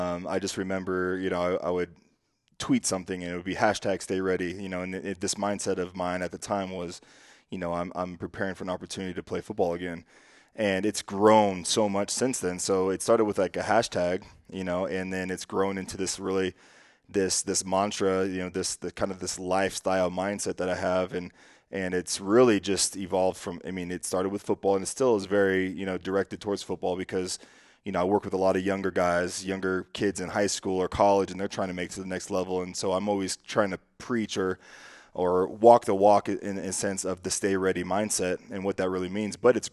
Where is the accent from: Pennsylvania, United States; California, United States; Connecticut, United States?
California, United States; And just for me, I'm from California, being playing close to home for the first time in a long time meant a lot to me.